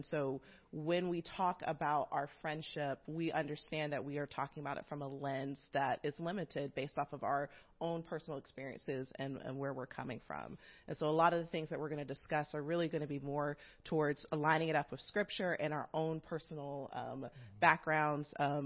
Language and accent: English; Atlanta, Georgia, United States; also born or lived in North Carolina; But I grew up here in Atlanta. My family, actually, when I was born in North Carolina, but when they moved to Atlanta